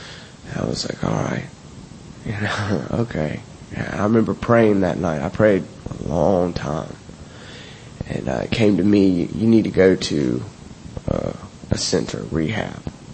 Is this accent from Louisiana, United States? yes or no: no; Augusta, Georgia, United States; I'm from Augusta, Georgia, and, you know, everything, my whole life, my family, everything's out there.